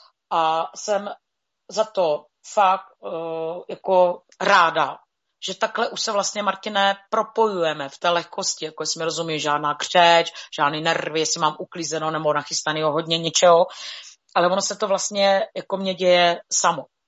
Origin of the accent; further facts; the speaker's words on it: Moravia, Czechia; já říkám, jo, jakože z Moravy, odkud jste